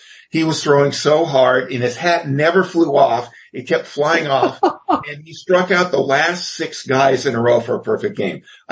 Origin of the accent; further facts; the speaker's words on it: Anaheim, California, United States; I grew up in Anaheim or Fullerton, which is close to Anaheim.